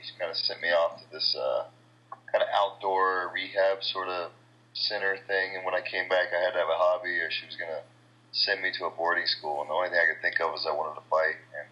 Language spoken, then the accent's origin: English; Dayton, Ohio, United States; I grew up in Dayton, Ohio.